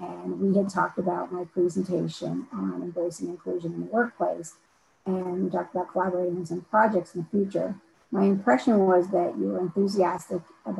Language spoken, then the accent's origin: English; New Haven, Vermont, United States; I am from New Haven, Vermont.